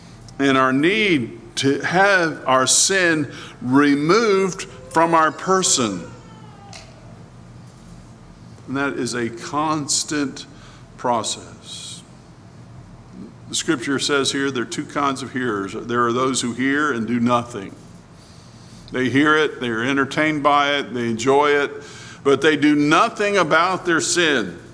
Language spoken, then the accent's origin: English; Alabama, United States; I'd been bitten thousands and thousands of times as growing up in South Alabama.